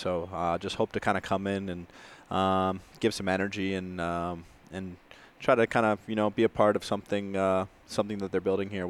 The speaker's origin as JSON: {"language": "English", "town": "Vancouver", "region": "British Columbia", "country": "Canada", "said": "I'm from Vancouver, so just West Coast."}